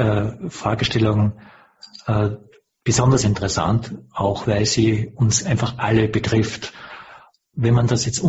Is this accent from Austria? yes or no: yes; Austria; als Österreicher in Österreich aufgewachsen